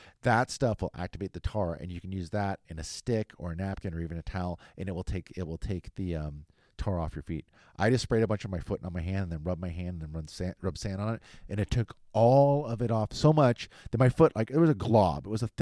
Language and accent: English; Huntington Beach, California, United States; I grew up in Huntington